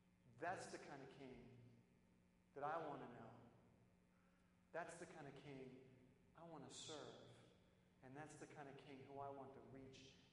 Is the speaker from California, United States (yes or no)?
no; Akron, Ohio, United States; born there; Now, I'm half British, so I'm an American citizen. I was born in Akron, don't worry. But my mom's from England, and she actually just became an American citizen week before last.